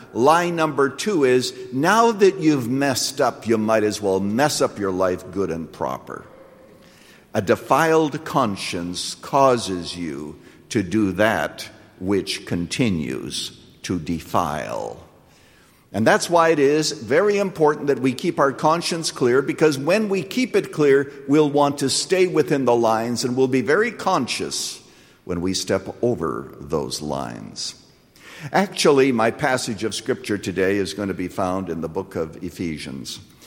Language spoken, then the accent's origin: English; Canada; when I was a boy growing up in Canada, I went to school, first of all, in the summer with a horse and buggy, and then in the winter with a sleigh and with a horse.